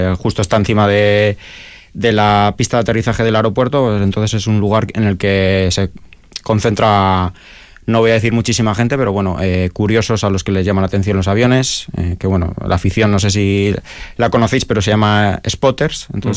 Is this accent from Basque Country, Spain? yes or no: yes; Vitoria-Gasteiz, Basque Country, Spain; born there; Llevo 2 años allí viviendo. Bueno, nací en Gasteiz, pero sí, llevo 2 años allí.